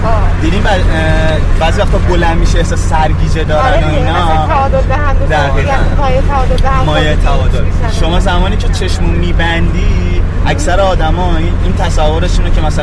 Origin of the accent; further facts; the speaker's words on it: Shiraz, Fars, Iran; ما شیرازی هستیم.